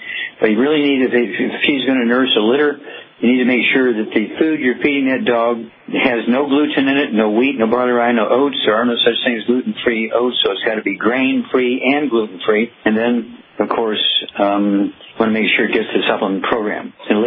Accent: Missouri, United States; Chuck, let's go to Missouri, my home state, and Louise.

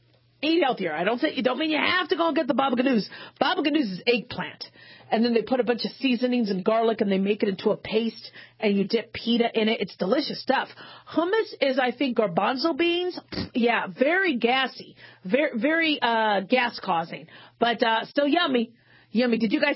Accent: Arizona, United States; When I grew up in Arizona.

